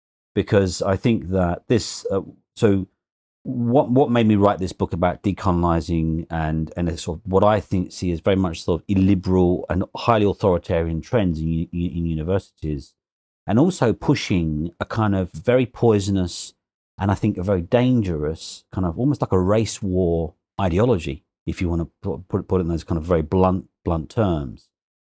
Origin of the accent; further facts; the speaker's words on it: London, United Kingdom; I was born and bred in London, East London, young kid, grew up in a very ordinary, very poor working-class family in Hinton Hackney, East London, all right?